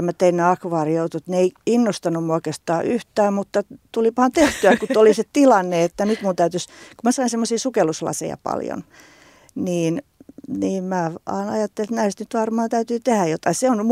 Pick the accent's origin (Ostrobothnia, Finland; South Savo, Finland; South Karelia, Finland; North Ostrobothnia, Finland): South Karelia, Finland; Lemi; mä oon itse syntyisin kansakoulusta, kahden opettaja, mun vanhemmat oli opettajia, että Lemiltä kahdesta, yhdessä koulussa asuttiin ja sitten muutettiin toiseen kouluun, hirsirakenteeseen kyläkouluun